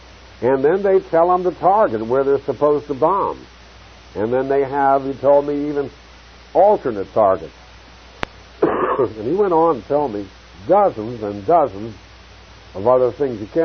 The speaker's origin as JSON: {"language": "English", "town": "Philadelphia", "region": "Pennsylvania", "country": "United States", "tie": "born or raised there", "said": "we grew up in Philadelphia"}